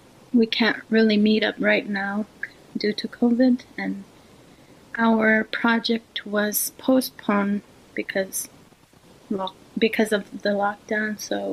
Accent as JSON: {"language": "English", "town": "Iqaluit", "region": "Nunavut", "country": "Canada", "lives_now": "Laval, Canada", "said": "I'm from Iqaluit Nunavut, but right now I am living in Laval, Quebec."}